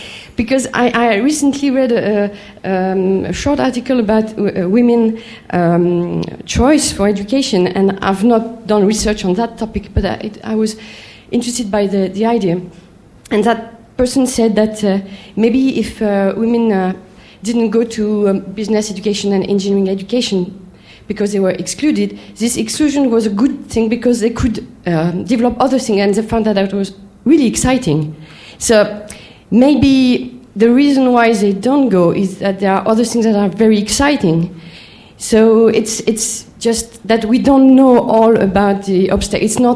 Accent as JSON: {"language": "English", "country": "France", "said": "from France."}